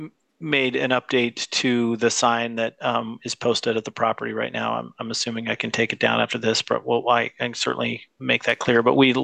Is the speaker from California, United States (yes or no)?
no; Cooper Point, Washington, United States; I grew up locally on Cooper Point.